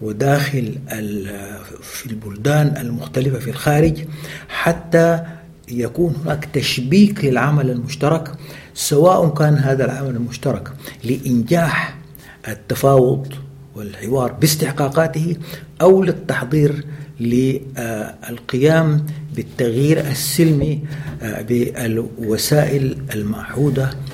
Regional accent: Sudan; moved away as an adult; وعندما خرجت أنا من السودان

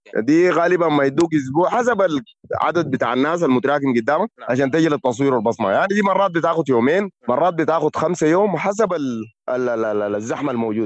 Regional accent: Sudan; عندهم حاجة هنا قرب للفاصوليا عندنا في السودان

